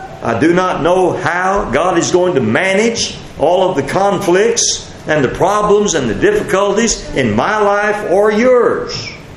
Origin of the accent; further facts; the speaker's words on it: Texas, United States; I appreciate the blessings of being an American, being a Texan.